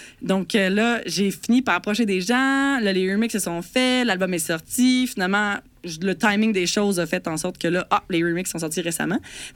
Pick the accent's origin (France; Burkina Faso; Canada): Canada; Quebec; je vais faire du trad parce que je suis québécois.